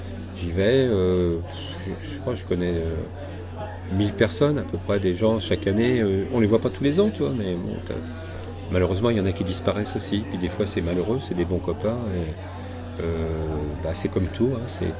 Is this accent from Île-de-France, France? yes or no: yes; Livry-Gargan, Île-de-France, France; born there; Moi, je suis né pas loin, je suis né à Livry-Gardon